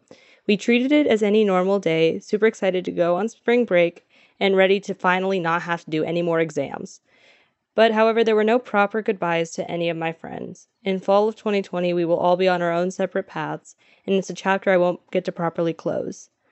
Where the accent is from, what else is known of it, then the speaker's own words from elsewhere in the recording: Lee's Summit, Missouri, United States; I'm 18, and I'm a senior in high school, and I'm from Lee's Summit, Missouri.